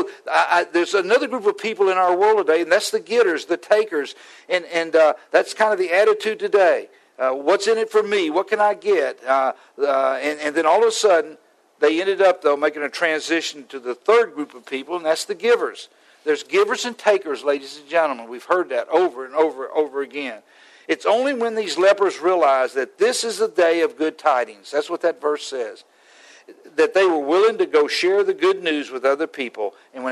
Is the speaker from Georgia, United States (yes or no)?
yes; Atlanta, Georgia, United States; born there; I was in Atlanta. I was born in Atlanta.